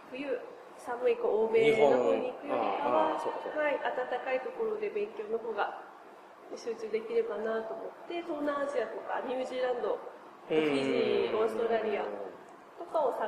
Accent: Kumamoto, Japan; 私は熊本という田舎出身なんですけども、

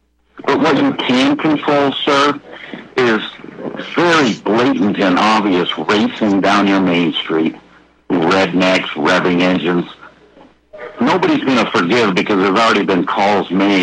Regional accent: Northwest, United States; It's very sad because this is a beautiful town. I grew up in the Northwest. I'm 62 years old.

